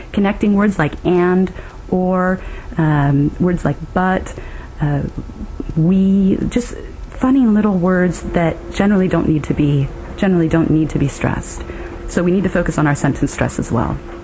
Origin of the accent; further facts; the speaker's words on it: United States; Myself as an American, I need to use a British T in words like water.